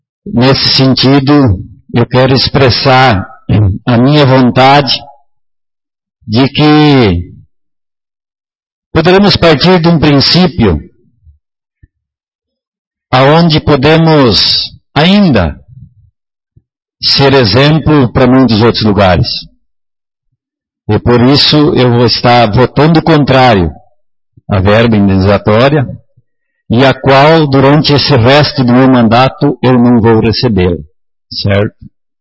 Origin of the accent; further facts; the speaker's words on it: Rio Grande do Sul, Brazil; now in Mato Grosso, Brazil; Sou gaúcho, não nasci nesse estado, estou aqui há 20 anos.